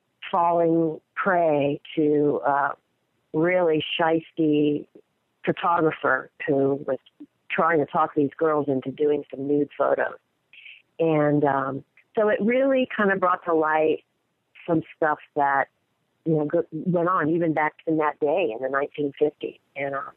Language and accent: English; Florida, United States; And I'm from Florida, so that's not quite as deep south as Miss Deep South was